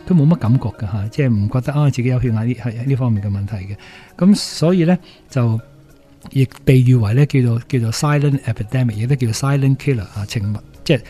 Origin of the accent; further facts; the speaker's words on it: Hong Kong; 我们香港人或者地球人